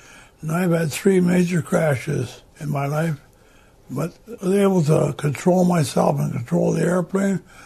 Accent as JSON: {"language": "English", "region": "Michigan", "country": "United States", "tie": "born there", "said": "I'm 99 years old. I was born in Upper Michigan in 1919."}